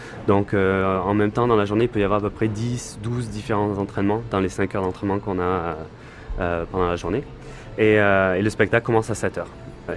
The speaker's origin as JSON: {"language": "French", "town": "Montauban", "region": "Occitanie", "country": "France", "moved": "as an adult", "lives_now": "Las Vegas, United States", "said": "donc je viens de Montauban en France et j'habite à Las Vegas depuis 1998. Donc quand je suis arrivé ici, j'avais 20 ans et je venais donc de ma petite ville de Montauban."}